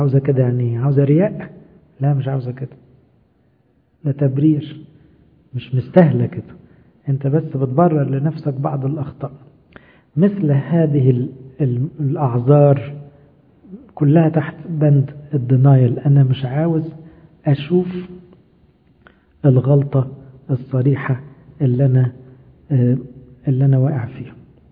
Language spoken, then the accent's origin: Arabic; Egypt; عندنا في مصر بقى البلد والحكومة والمرور والحر